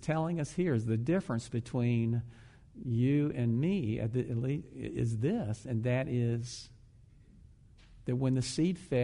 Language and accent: English; the South, United States; And you have to understand that I'm from the South. Right? And so you're talking about a Southern boy who was raised in the days of segregation